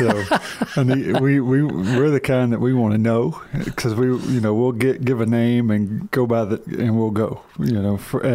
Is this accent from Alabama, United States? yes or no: yes; Alabama, United States; Well, you know, I'm from Alabama. Everything that's fried is healthy.